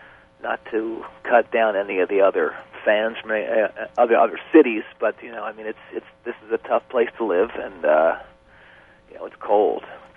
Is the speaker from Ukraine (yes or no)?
no; California, United States; they didn't have the same opportunities that I had, you know, growing up in Northern California.